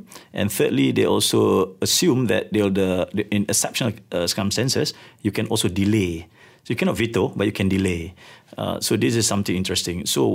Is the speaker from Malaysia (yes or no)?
yes; Balik Pulau, Penang, Malaysia; After I came back, I was offered to contest in my hometown, in Balik Pulau, and accidentally win.